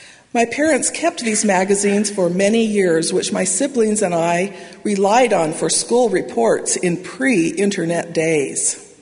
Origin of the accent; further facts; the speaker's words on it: Utah, United States; I grew up in the Salt Lake Valley, where almost the whole valley follows the same east, west, north, and south coordinates first laid out by Brigham Young.